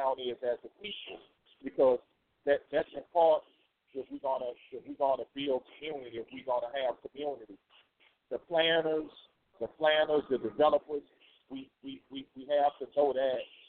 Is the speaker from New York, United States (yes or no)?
no; New Orleans, Louisiana, United States; Because as I recall, and I was raised in New Orleans, when I open up the door, you see light liquor stores and ballrooms on almost every corner.